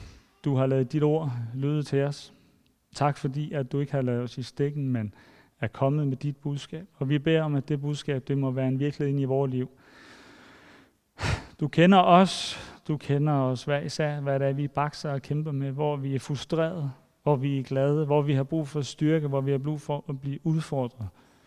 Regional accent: Region of Southern Denmark, Denmark; hjemme på gården i Sønderjylland, hvor jeg er fra

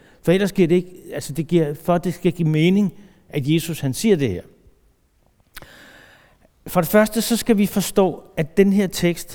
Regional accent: Hillerød, Capital Region of Denmark, Denmark; og jeg kommer fra Hillerød, og kommer i Betania-kredsen i Luthers Mission i Hillerød

